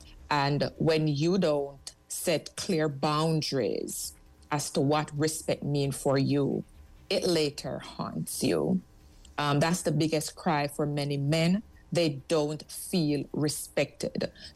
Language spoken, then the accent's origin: English; Jamaica; the blessing of being a Jamaican or maybe a Caribbean person is our level of resilience.